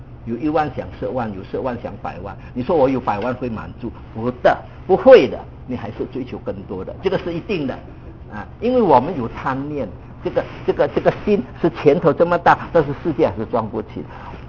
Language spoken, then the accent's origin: Chinese; Indonesia; moved away; 我们那个时候我是从印尼过来的华侨